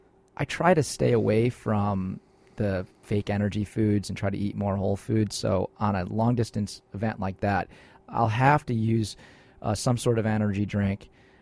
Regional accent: Vernon, Connecticut, United States; And it was the opposite of where I grew up in Vernon. I grew up on Taylor Street, a very busy thoroughfare

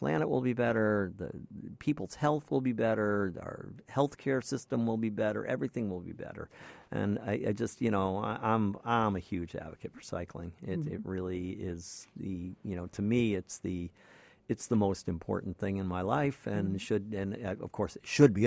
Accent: Ledyard, Connecticut, United States; And I grew up down in Ledyard, so I was very aware of that.

